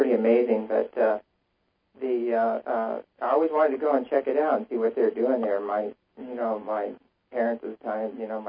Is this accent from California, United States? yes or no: yes; Apple Valley, California, United States; I was raised in Apple Valley, and that was in Hesperia, I believe, where his place was.